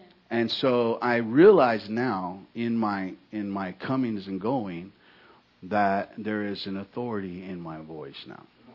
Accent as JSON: {"language": "English", "town": "San Antonio", "region": "Texas", "country": "United States", "said": "I am from San Antonio, and it's always an honor and privilege to come back to San Antonio"}